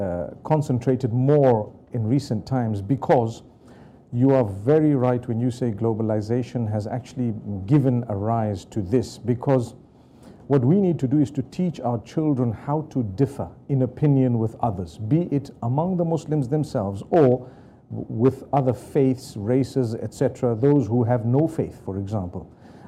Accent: Zimbabwe; I was born in Zimbabwe, raised in Zimbabwe. We schooled in the British schools or local schools which had the British flavor because

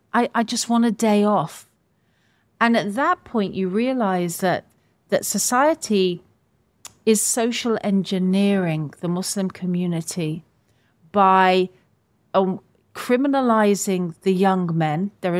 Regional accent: United Kingdom; And when I say our, I say all of us as British people, right?

